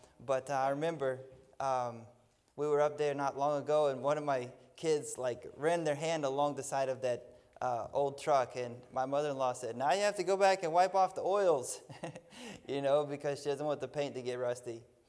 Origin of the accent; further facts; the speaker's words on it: the South, United States; Anyways, I'm from the South. There's a lot more of them down there.